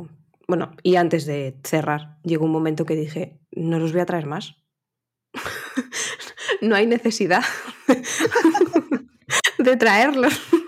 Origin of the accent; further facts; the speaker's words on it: Valladolid, Castile and León, Spain; Que esto me di cuenta yo cuando salí aquí del pueblico, de Valladolid, que parece que estoy en un pueblo.